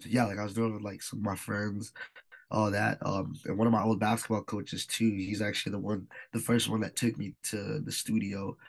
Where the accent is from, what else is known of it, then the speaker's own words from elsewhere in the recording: Winnipeg, Manitoba, Canada; I grew up in Southside Winnipeg, before Richmond, I grew up around music.